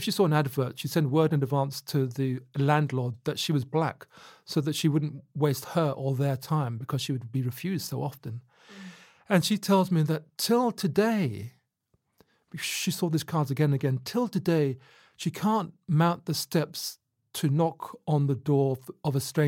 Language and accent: English; Luton, East of England, United Kingdom; I understood this as I was growing up in Luton, you know, you'd hear these stories again and again.